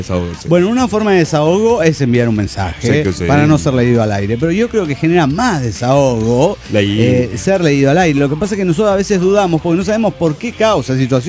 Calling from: Morelia, Michoacán, Mexico; de Morelia, Michoacán.

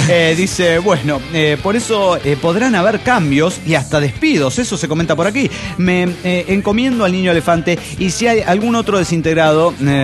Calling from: Los Angeles, California, United States; de Los Ángeles, California, United States.

